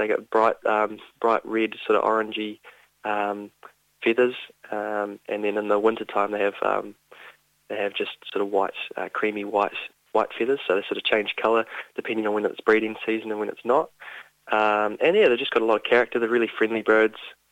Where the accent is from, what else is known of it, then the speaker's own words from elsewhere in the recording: Invercargill, Southland, New Zealand; I'm from Invercargill